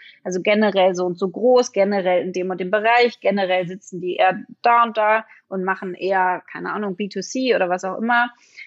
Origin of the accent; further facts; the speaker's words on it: Berlin, Germany; ich bin Berlinerin